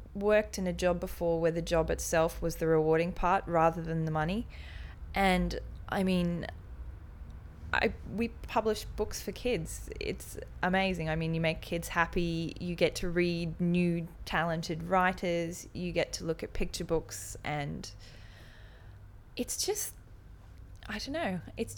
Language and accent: English; Queensland, Australia; moved away as an adult; also born or lived in Ireland; now in United Kingdom; I'm 27 and I'm from Queensland in Australia.